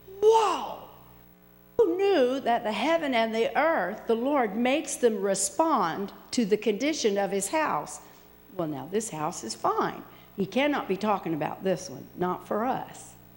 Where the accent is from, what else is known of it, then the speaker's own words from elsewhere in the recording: Arkansas, United States; now in Ohio, United States; I came from Arkansas.